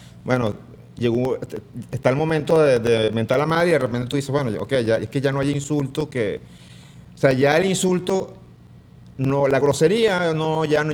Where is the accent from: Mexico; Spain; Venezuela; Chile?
Venezuela; eso que somos nosotros los venezolanos